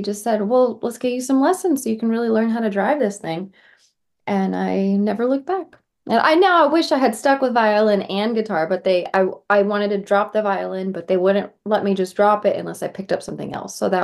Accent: California, United States; I grew up in California and, you know, we definitely have a very healthy country scene out here, but I don't have a Southern accent. I was not raised in the South.

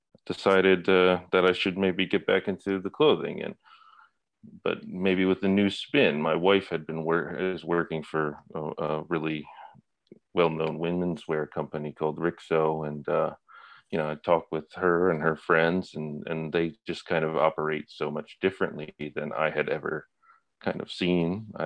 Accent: Philadelphia, Pennsylvania, United States; moved away as an adult; now in London, United Kingdom; I'm from Philadelphia, Pennsylvania. I moved over here to London about a year and a half ago, right before COVID kind of took over and changed the way that we consume pretty much everything.

